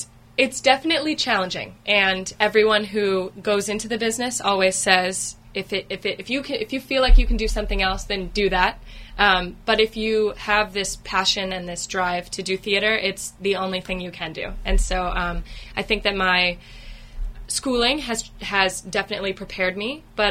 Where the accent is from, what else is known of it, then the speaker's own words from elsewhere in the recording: Princeton, New Jersey, United States; now in New York City, United States; Yeah, well, I actually grew up in New Jersey around Princeton, and I went to Penn State for musical theater, and I graduated last May, so I am no longer the youngest crop of grads here in New York City